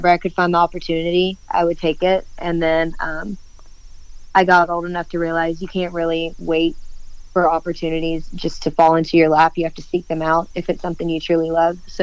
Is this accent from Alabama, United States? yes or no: yes; Dothan, Alabama, United States; So I'm from Dothan, Alabama. It is deep southeast corner of Alabama, right next to Florida. I'm born and raised there.